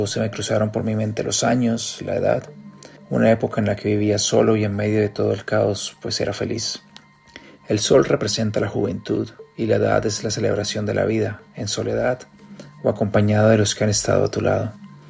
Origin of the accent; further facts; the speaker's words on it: Floridablanca, Santander, Colombia; grabado en Brisbane y en Florida Blanca, Santander, en mi tierra natal, Colombia